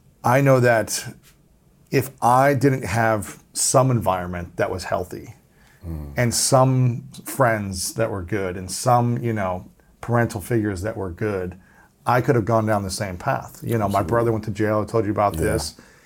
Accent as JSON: {"language": "English", "region": "Ohio", "country": "United States", "tie": "born or raised there", "said": "You know, I grew up in Ohio, was never, you know, share with me how you feel."}